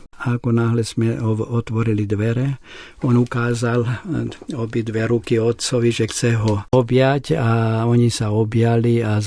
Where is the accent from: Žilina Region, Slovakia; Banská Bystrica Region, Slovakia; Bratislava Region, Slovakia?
Bratislava Region, Slovakia; Bratislava; first language Hungarian; Slovak is a second language; Moja materinská reč je maďarská, ale ja som chodil málo do maďarských škôl. A začal som v ľudovej škole nemčinu, lebo my sme bývali na druhej strane Petržalky.